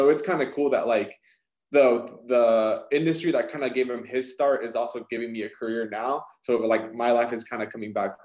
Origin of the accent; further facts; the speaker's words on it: Galt, California, United States; I'm originally from Galt, so I'm from the Galt FFA chapter.